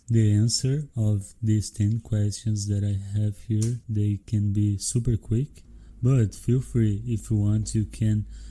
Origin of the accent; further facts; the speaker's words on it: Brazil; Because I'm from Brazil and I didn't know about it.